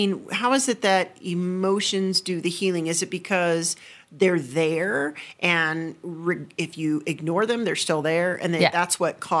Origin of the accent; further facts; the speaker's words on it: the South, United States; I'm from the South, and food's culture, food's caring